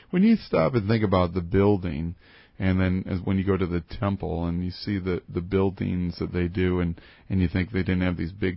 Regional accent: Wisconsin, United States; Like, I grew up in Wisconsin at Lake Michigan. I can't see the other side of Michigan.

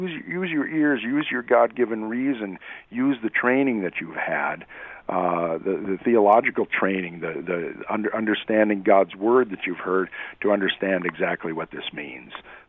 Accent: Michigan, United States; now in Iowa, United States; I grew up in Michigan, and I'll tell you, the soil around here is much better than the stuff that that we had in southeastern Michigan.

